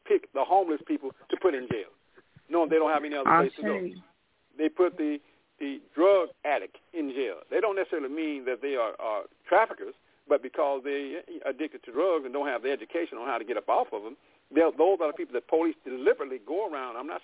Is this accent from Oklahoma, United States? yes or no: yes; Oklahoma, United States; And I'm not just saying it because I'm from Oklahoma.